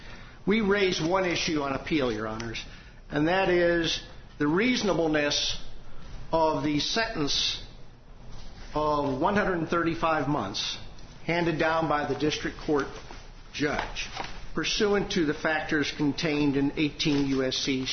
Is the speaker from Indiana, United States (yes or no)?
yes; Indianapolis, Indiana, United States; I'm an attorney from Indianapolis, Indiana.